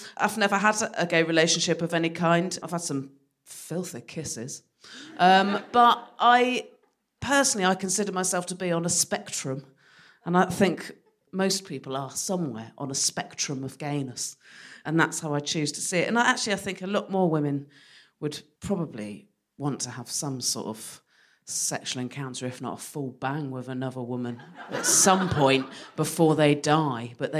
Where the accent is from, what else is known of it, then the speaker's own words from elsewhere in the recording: South West England, United Kingdom; I smoked for years, that, and I'm from the West Country, so started drinking when I was 12.